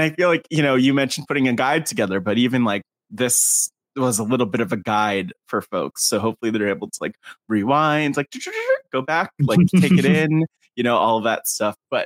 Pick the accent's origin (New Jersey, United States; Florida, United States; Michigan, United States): New Jersey, United States; now in Washington, D.C., United States; even just living in Washington, D.C., but growing up in the New York City area, just outside of New York in North Jersey